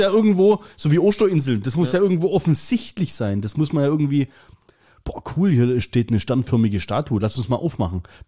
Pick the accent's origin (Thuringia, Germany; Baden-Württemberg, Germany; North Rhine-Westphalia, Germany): Baden-Württemberg, Germany; Freiburg; als Freiburger